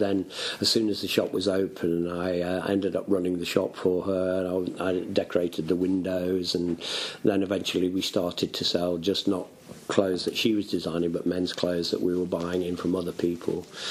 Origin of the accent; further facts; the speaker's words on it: Nottingham, East Midlands, United Kingdom; one in my hometown of Nottingham and one in London.